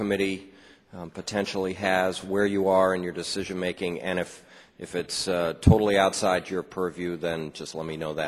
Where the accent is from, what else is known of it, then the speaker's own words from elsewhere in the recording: New Hampshire, United States; When I first got involved in this issue in my home state of New Hampshire in the Manchester VA